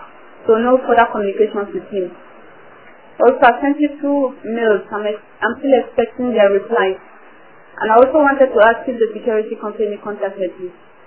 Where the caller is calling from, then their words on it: Abidjan, Côte d’Ivoire; I'm calling from Abidjan just to inform you